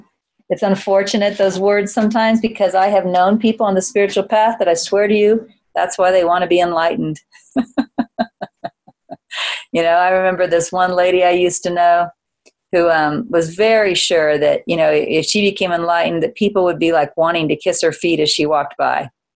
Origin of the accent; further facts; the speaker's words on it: United States; you know, I'm an American and we're not used to that kind of thing.